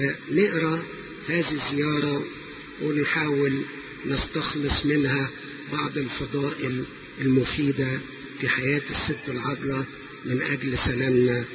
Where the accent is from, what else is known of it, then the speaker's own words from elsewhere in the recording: Egypt; بلادنا مصر